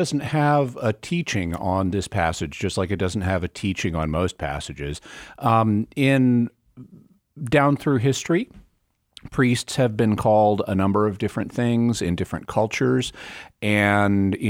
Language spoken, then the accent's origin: English; Arkansas, United States; Tomorrow takes me back to my home state of Arkansas. There is a park, a state park, just outside of my hometown called Devil's Den.